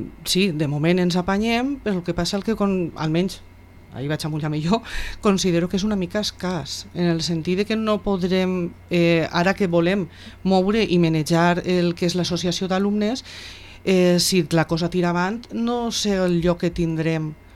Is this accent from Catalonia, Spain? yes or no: no; Almassora, Valencian Community, Spain; jo soc d'Almassora, perdó, no soc de Vila-real